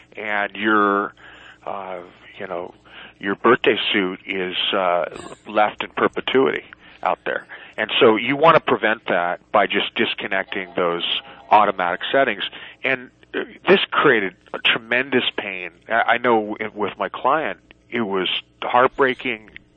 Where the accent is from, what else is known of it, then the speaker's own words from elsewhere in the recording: California, United States; I grew up in Silicon Valley, and I wrote a program on sustainability back in the 80s